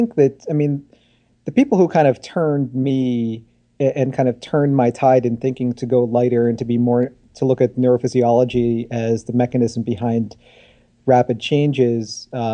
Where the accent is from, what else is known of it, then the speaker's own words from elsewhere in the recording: United States; especially by PTs in my home country in the good old US of A.